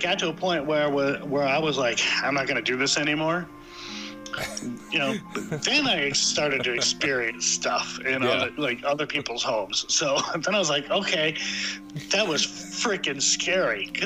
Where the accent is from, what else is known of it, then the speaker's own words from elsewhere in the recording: Michigan, United States; Now, I'm originally from Michigan.